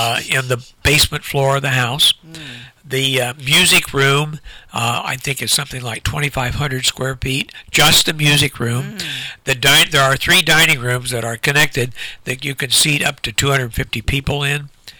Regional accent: Logan, Ohio, United States; an Oktoberfest that takes place in my hometown, Logan, Ohio.

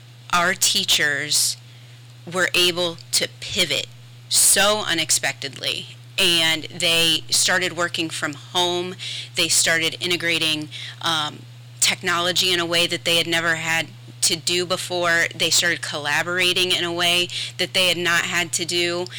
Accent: Marion, United States; I am born and raised in Marion. My childhood, you know, I grew up, I went to Marion City Schools, so Marion girl through and through.

